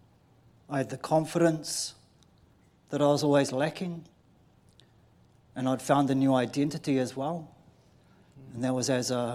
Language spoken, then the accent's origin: English; Mount Maunganui, Bay of Plenty, New Zealand; I'm from Mount Maunganui